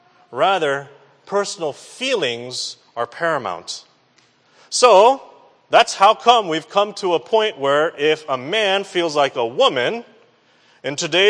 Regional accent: Michigan, United States; born there; I was born in Michigan, you know, the state that looks like a mitten, right? I was born in this lower western corner of Michigan.

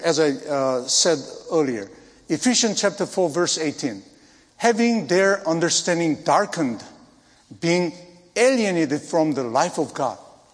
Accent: South Korea; English is a second language; Because one person, I'm from Korea.

